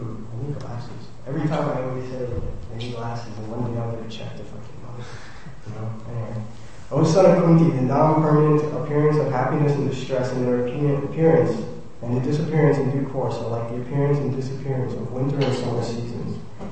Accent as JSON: {"language": "English", "region": "New York", "country": "United States", "tie": "born or raised there", "said": "All these wonderful things in New York, my hometown, Jai, I gotta love it."}